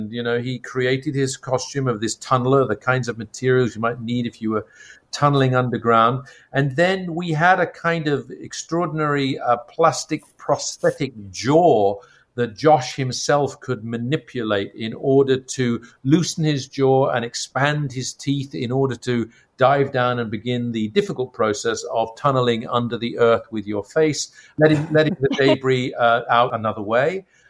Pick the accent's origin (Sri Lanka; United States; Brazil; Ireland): Ireland; because I come from Ireland, where Artemis Fowl is set